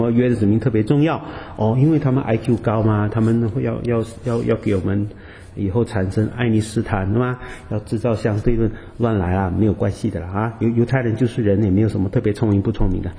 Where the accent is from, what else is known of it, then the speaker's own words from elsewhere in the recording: China; 我看我们中国人也不会差到哪里去了